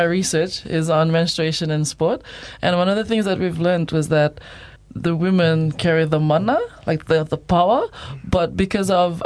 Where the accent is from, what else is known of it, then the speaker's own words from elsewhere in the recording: Suva, Central Division, Fiji; now in Hamilton, New Zealand; I am from Suva Fiji, born and raised in Suva Fiji, and now I currently live here in Hamilton.